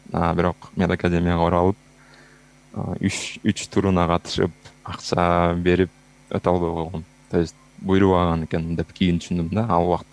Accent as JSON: {"language": "Kyrgyz", "region": "Jalal-Abad Region", "country": "Kyrgyzstan", "tie": "born or raised there", "said": "мен деле ошол кичинекей эле баягы Жалал Абаддын Аксы районунда кичинекей ошо борборунда чоңойдум. Ал жерде ал убакта бир 10,000 киши жашаса керек."}